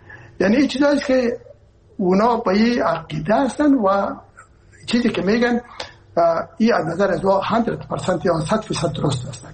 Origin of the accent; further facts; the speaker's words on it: Herat, Afghanistan; ما که هستم از هرات هستم و پدر و مادر بعد هرات هستن